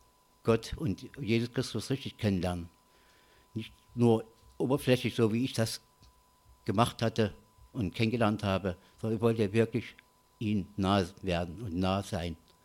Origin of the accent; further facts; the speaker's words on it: Crimmitschau, Saxony, Germany; born there; bin geboren in Grimmitschau, in der DDR war das.